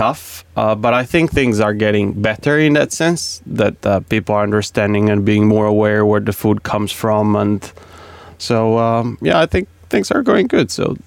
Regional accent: Portugal; and then I'm from Portugal

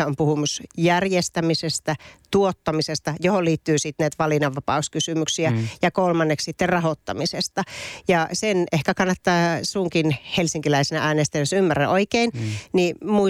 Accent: Joensuu, North Karelia, Finland; mun kotikaupungissa Joensuussa

